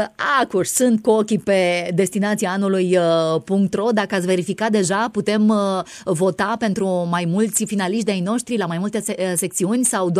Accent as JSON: {"language": "Romanian", "town": "Ploiești", "region": "Prahova", "country": "Romania", "moved": "as an adult", "lives_now": "Iași, Romania", "said": "să știți că sunt ploieșteancă, dar eu spun tuturor, eu sunt ieșeancă, că am deja 24 de ani de Iași."}